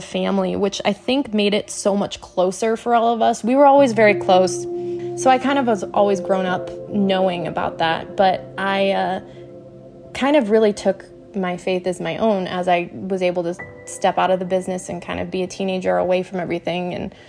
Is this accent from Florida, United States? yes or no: no; Michigan, United States; moved away